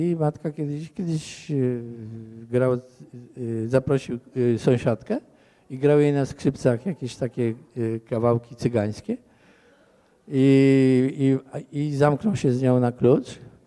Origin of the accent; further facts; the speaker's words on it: Radzymin, Masovian Voivodeship, Poland; Ponieważ jestem z Radzymina.